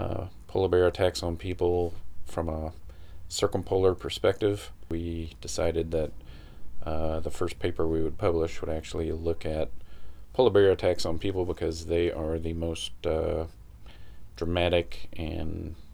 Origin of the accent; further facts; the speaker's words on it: Humboldt, Tennessee, United States; now in Alaska, United States; I'm originally from Humboldt, Tennessee, but have lived in Alaska for 17 years or so.